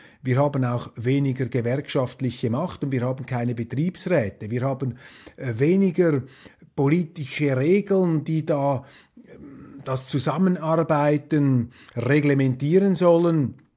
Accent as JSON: {"language": "German", "country": "Switzerland", "said": "Da ist man geneigt, als Schweizer den Deutschen und vor allem auch den Journalisten etwas Entspanntheit und Entkrampfung zu gönnen"}